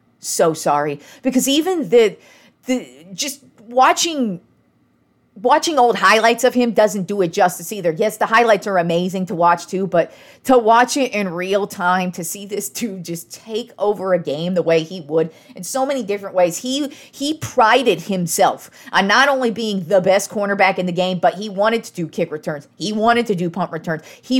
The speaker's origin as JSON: {"language": "English", "town": "Reno", "region": "Nevada", "country": "United States", "tie": "born or raised there", "said": "In third grade, I grew up in Reno, Nevada, which is mostly 49ers, Raiders country because, you know, Reno is kind of near the Bay Area. So I grew up with mostly Niners Raiders fans."}